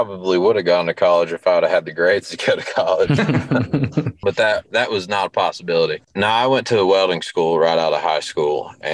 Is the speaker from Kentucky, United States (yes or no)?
yes; Cannonsburg, Kentucky, United States; address probably says Ashland on it, but that to me, that's Cannonsburg. but that's, you know, that's my hometown.